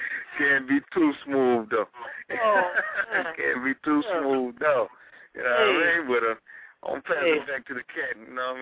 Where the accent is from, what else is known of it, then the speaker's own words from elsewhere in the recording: Bronx, New York, United States; born there; we was born in Bronx, Lebanon, you know what I mean?